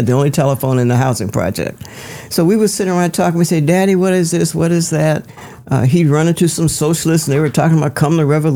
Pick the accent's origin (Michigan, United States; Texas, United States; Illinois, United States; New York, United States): Michigan, United States; Detroit; because by growing up in Detroit, where you had the pressure of needing hands to do the job